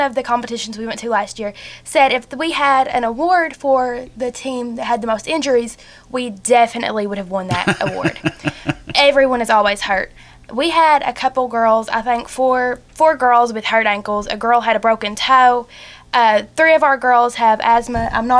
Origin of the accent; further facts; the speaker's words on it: Kentucky, United States; I mean, we're from Estill County